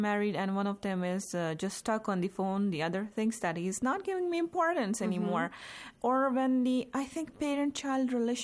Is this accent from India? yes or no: yes; Jammu and Kashmir, India; English is a second language; No, see, I have had this experience since I'm from Kashmir.